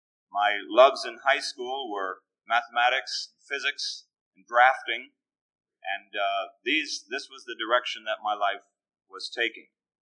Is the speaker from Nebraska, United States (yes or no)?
no; San Francisco, California, United States; I was raised in San Francisco, the big cosmopolitan city, you know, and Seattle was a long ways off.